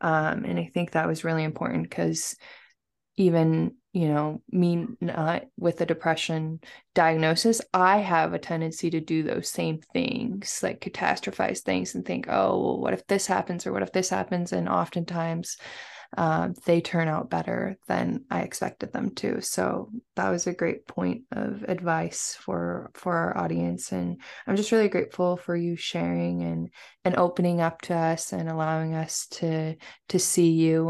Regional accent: West Coast, United States; I have to choose Alaska because I'm from the West Coast.

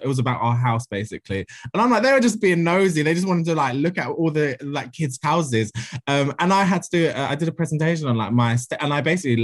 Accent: London, United Kingdom; I'm from the bad part. I'm not from the good part. People, I think, as you can hear from my accent, I'm definitely not posh. I'm from a council estate in Ladbroke Grove.

